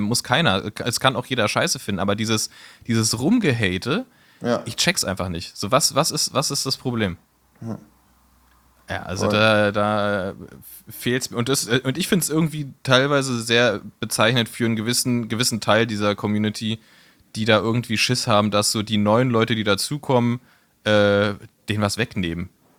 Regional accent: Berlin, Germany; dass das totaler Quatsch ist, eigentlich im Sommer als Berliner zu verreisen, weil es die einzig schöne Zeit in Berlin ist.

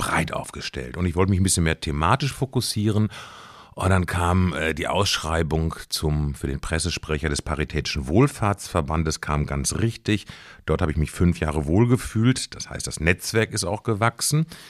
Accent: North Rhine-Westphalia, Germany; born there; moved away as an adult; now in Thuringia, Germany; fühle mich aber dem Thüringischen sehr verbunden, vielleicht ob der Tatsache, dass ich hinterm Sauerland geboren wurde, in Nordrhein-Westfalen, Ruhrgebiet Münsterland, habe meinen Weg gefunden über Weimars Partnerstadt Trier, dort habe ich studiert, habe in Mannheim gearbeitet

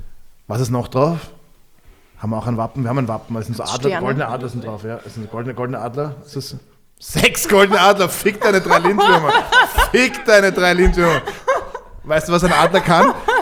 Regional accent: Austria; Wer wäre es bei uns in Österreich?

